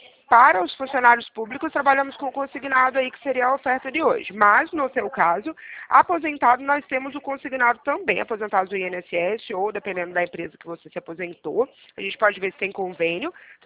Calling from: São Paulo, Brazil

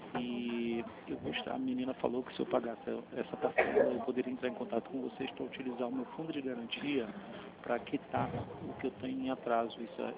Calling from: Rio de Janeiro, Brazil; É Rio de Janeiro, capital.

